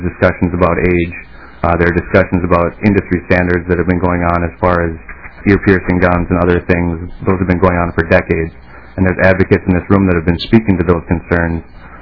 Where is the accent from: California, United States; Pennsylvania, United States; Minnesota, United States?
Minnesota, United States; Duluth; I'm from Duluth, Minnesota.